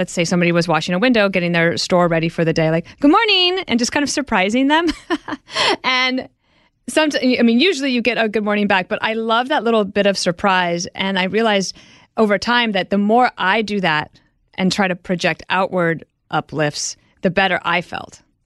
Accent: Midwest, United States; now in New York, United States; So I'm from the Midwest, and when I came to New York at first

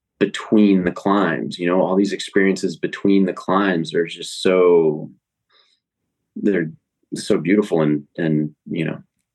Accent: San Diego, California, United States; now in Los Angeles, United States; when I grew up in San Diego, it was a 6-hour drive. Now I'm in LA, it's a 4-hour drive, give or take.

